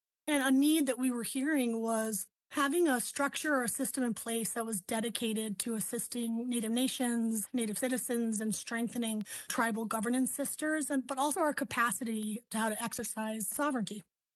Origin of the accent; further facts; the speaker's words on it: Eagle Butte, South Dakota, United States; now in St. Paul, United States; I am a citizen of the Cheyenne River Sioux Tribe. I'm an Ekoju Lakota. I was born and raised in Eagle Butte, South Dakota, which is on the Cheyenne River Reservation. But I've lived here in St. Paul for the past 12 years now.